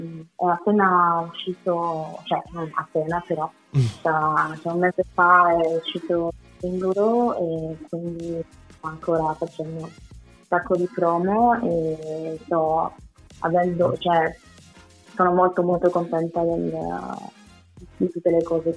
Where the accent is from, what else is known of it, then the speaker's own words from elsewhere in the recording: Paris, Île-de-France, France; also born or lived in Greece; io sono nata a Parigi, però poi sono tornata un po' in Grecia, ma solo per un po', e poi ai 6 anni sono ritornata a Parigi, quindi praticamente sono cresciuta lì.